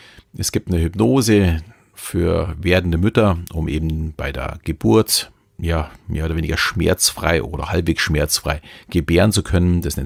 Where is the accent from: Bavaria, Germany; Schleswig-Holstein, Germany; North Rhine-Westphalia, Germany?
Bavaria, Germany; Natürlich Thomas als Berliner und ich als Bayer auch ein bisschen anderen Dialekt.